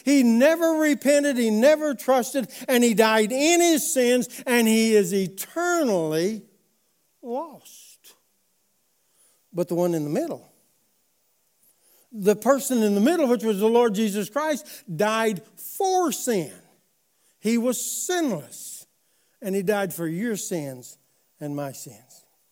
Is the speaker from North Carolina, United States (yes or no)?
no; Spavina, Oklahoma, United States; I remember I grew up in Spavina, Oklahoma, over here on the lake. I went to school at Strang, Oklahoma, great big Strang, Oklahoma.